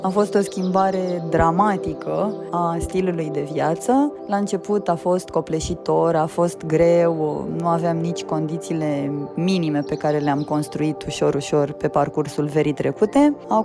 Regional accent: Bucharest, Romania; now in Maramureș, Romania; sunt bucureșteancă … este francez și împreună avem 4 copii

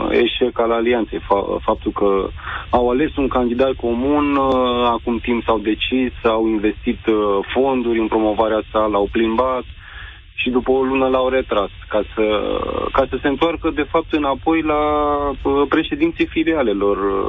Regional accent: Bucharest, Romania; sunt bucureștean și mi-aduc aminte

